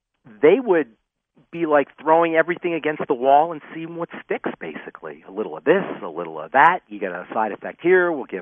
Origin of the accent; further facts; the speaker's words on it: Queens, New York, United States; I'm from Queens.